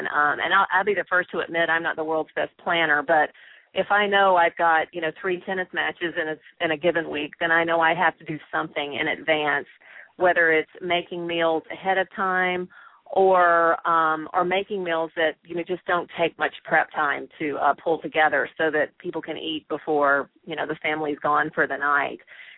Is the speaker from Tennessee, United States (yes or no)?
yes; Tennessee, United States; Well, I'm a native Southerner, born and raised in Tennessee.